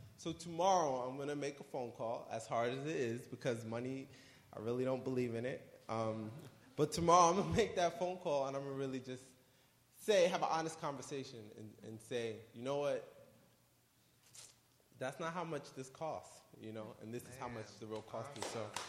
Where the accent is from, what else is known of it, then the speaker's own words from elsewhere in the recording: Queens, New York, United States; So I'm a native New Yorker. I'm from Queens.